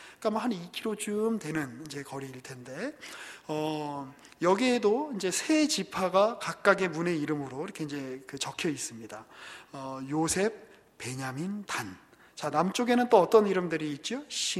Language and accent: Korean; Seoul, South Korea; 저도 이제 서울에서 계속 학교를 다니고 이 근방에서 나고 자랐기 때문에